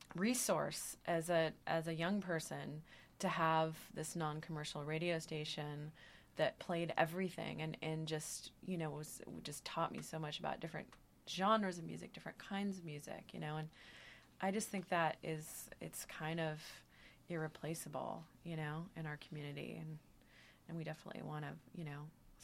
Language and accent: English; Eugene, Oregon, United States; Well, I grew up in Eugene, Oregon, and the local community radio station there is KRVM, and I really grew up listening to that station all through high school